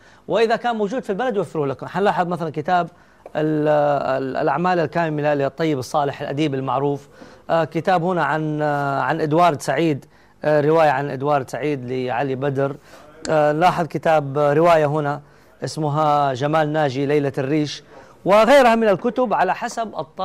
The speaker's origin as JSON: {"language": "Arabic", "country": "Saudi Arabia", "said": "نحن جايين من السعودية على هذا المكان في السويد."}